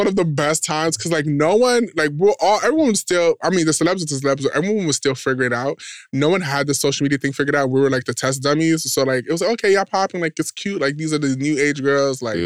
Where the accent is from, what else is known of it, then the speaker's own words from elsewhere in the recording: New York, United States; I am from New York. So even me being from New York, $1,650 would have got me a box, so I was fine.